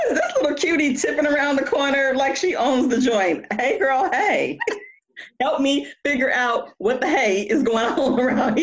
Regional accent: Compton, California, United States; I grew up in Compton. I went to Grambling.

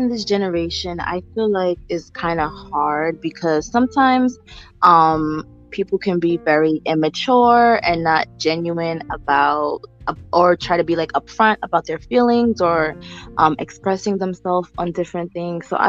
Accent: New York City, New York, United States; Well, I am from the Bronx, New York. I'm born and raised in the Bronx. I was actually born in Albert Einstein Hospital, so I am from the Bronx all my life.

